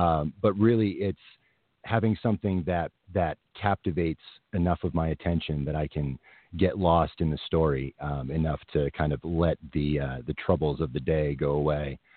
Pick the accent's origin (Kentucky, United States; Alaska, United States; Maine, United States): Maine, United States; moved away as an adult; also born or lived in New York; I was born the poor son of a farmer in Maine. My mom was a teacher and my mother was a farmer, and I grew up in Maine. I moved to New York to go to college and ended up staying there